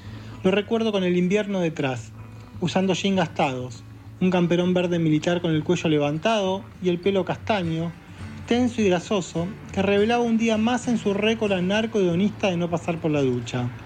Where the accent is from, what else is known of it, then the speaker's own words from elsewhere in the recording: Buenos Aires, Argentina; soy escritor. Nací y me crié en Los Yams, una localidad de la zona sur del Gran Buenos Aires, del conurbano bonaerense. Desde hace varios años vivo en la frontera que divide Villa Urquiza y Villa Porredón.